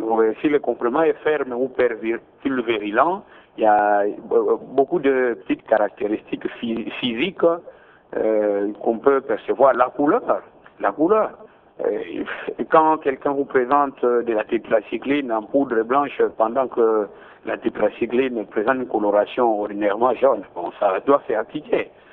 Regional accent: Kongo Central, DR Congo; Et pour le moment, chez nous, au Bas-Congo, nous avons le privilège de disposer du mini-laboratoire.

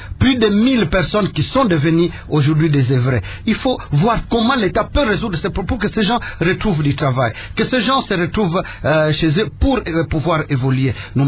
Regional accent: DR Congo; en tant que Congolais, en tant que patriotes

